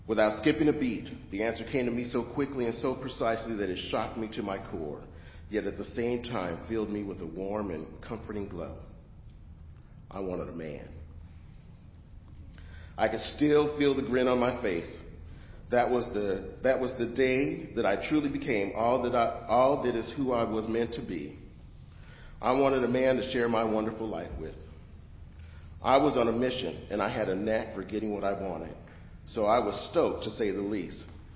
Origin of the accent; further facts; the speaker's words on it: Phoenix, Arizona, United States; born there; I was born in Phoenix, Arizona. I was the middle child of three kids, my brother 4 years older than me, my sister 1 year younger.